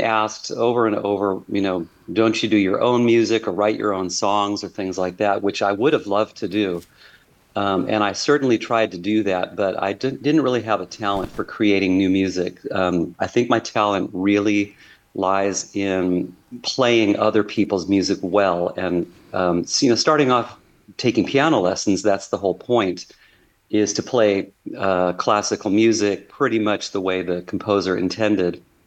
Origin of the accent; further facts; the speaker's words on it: Huntington Beach, California, United States; We were growing up in Huntington Beach, California.